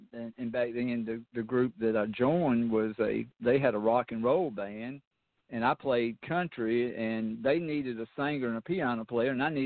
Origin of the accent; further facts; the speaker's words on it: Notasulga, Alabama, United States; I'm from Alabama, a little small town called Notasuga. It's right out of Auburn, Alabama.